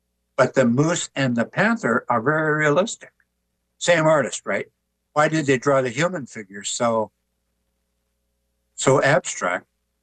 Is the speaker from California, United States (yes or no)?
no; Ely, Minnesota, United States; And I said, the rock paintings, Laurentian shield pictographs, of which my growing up around Ely, they are all over the place.